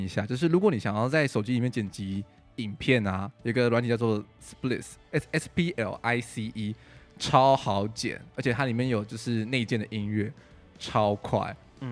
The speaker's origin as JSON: {"language": "Chinese", "region": "Taichung", "country": "Taiwan", "said": "我这次回台湾、欸，我回台中，因为我是台中人。"}